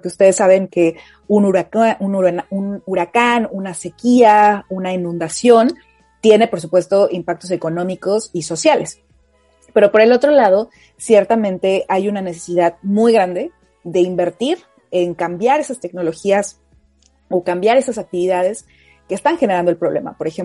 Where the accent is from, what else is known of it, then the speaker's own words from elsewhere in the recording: Mexico; now in United Kingdom; yo soy mexicana, justamente ahora me encuentro viviendo en el Reino Unido, en donde vine a estudiar mi maestría